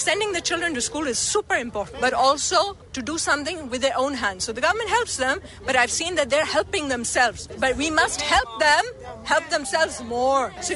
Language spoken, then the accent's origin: English; Pakistan; I'm from Pakistan.